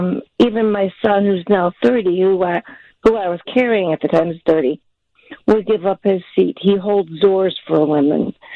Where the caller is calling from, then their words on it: Arlington Heights, Illinois, United States; I'm from Arlington Heights. I'm a mom of five and a grandma of five.